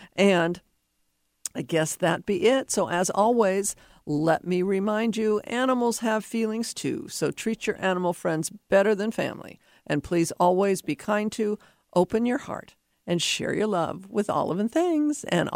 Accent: Seattle, Washington, United States; I grew up in Laurel Hurst.

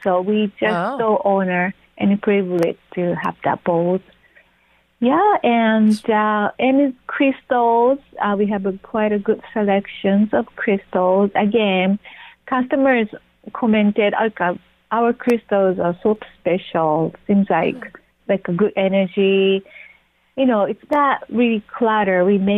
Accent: Japan; I'm from Japan.

